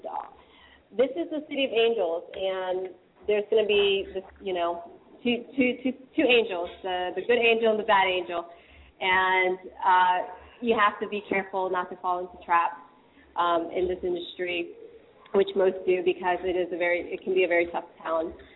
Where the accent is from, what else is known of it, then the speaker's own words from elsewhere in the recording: Richmond, Virginia, United States; also born or lived in Washington, D.C.; I'm from the East Coast. I am a Virginia, D.C., you know, native. I grew up in Richmond. Then I moved up to D.C.